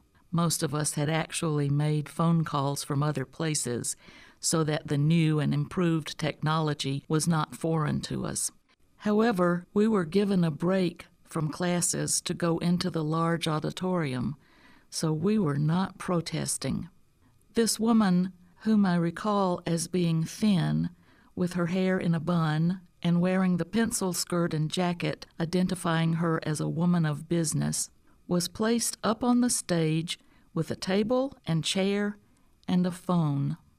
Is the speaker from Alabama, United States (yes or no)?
yes; Alabama, United States; My hometown had the distinction of being the last area in the state of Alabama to go dial.